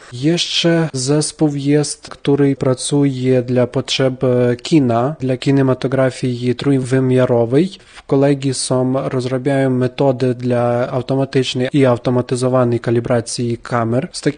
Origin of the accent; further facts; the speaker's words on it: Western Ukraine, Ukraine; Polish is a second language; now in Poland; Jestem z zachodniej Ukrainy